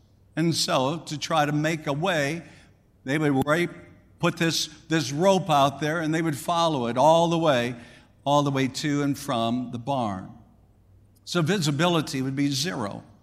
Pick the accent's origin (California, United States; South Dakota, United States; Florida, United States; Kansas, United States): South Dakota, United States; You know, growing up in South Dakota, winters were nothing short of absolutely being brutal.